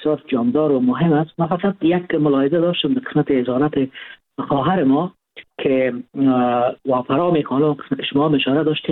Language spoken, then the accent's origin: Persian; Afghanistan; ما افغان هستیم